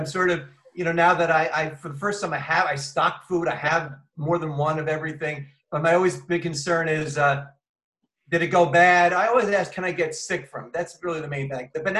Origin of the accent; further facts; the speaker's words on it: Brooklyn, New York, United States; And I live, actually, I'm back where I grew up in Manhattan Beach in Brooklyn.